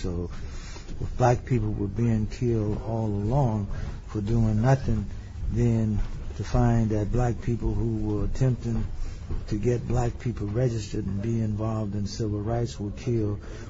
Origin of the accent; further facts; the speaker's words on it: Mississippi, United States; I'm from Mississippi. I'd lived in Mississippi basically all my life, and I knew the potential.